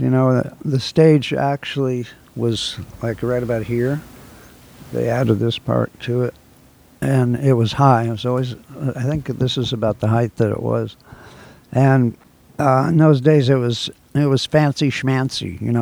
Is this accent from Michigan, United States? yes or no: no; Los Angeles, California, United States; I was born in Cedars of Lebanon Hospital. And we lived down near the airport when I was a baby. And then later, when I was 3 or 4, we moved up to Palisades, Pacific Palisades.